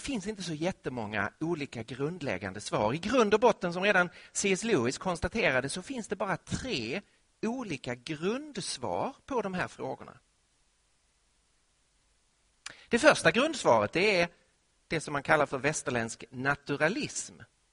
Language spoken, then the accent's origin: Swedish; Lund, Skåne, Sweden; also born or lived in Malmö; som skåning född och uppvuxen i Lund och som bodde i Malmö under några år